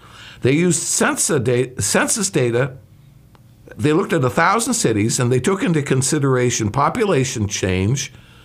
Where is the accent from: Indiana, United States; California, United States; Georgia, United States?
Indiana, United States; Gary; And you know I come from Chicago. Gary, Indiana.